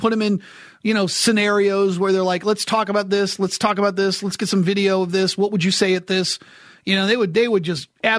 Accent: New England, United States; Like, I grew up in New England, and I rooted for the Steelers.

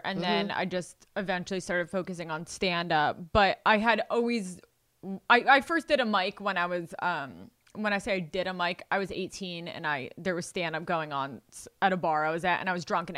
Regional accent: New York, United States; I'm from New York. Oh. Yeah. I grew up in Westchester, which is the suburbs outside of New York City.

